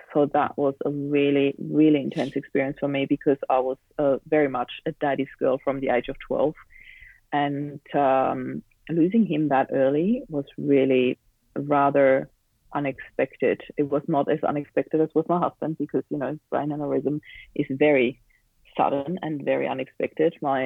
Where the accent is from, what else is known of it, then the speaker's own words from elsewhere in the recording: Austria; English is a second language; moved away as an adult; now in Australia; So I grew up in Austria. And that's where the accent comes from, in case people are wondering. And I moved to Australia in 2004.